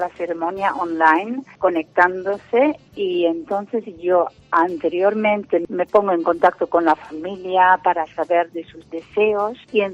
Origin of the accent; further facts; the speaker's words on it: Netherlands; Spanish is a second language; Entonces me ocurrió de hacer una ceremonia online en mi país, Holanda.